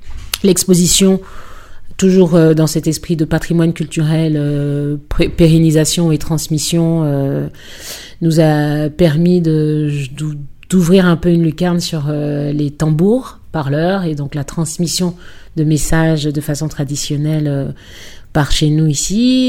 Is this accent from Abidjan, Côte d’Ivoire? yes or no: no; Bouaké, Vallée du Bandama, Côte d’Ivoire; j'ai grandi à Boaké, c'est une ville à laquelle je suis très attachée et dans laquelle j'ai été exposée à beaucoup de manifestations culturelles tout au long de mon enfance.